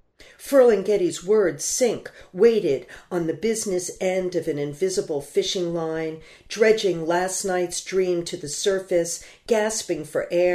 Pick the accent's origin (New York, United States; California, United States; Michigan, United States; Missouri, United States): New York, United States; New York City; I grew up in New York City.